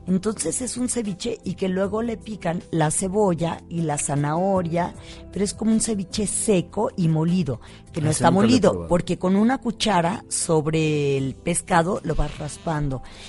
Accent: Guadalajara, Jalisco, Mexico; Como saben, yo crecí en Guadalajara, en Jalisco.

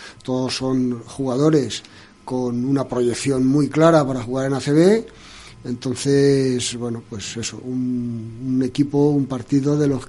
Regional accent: Spain; Los dos somos españoles

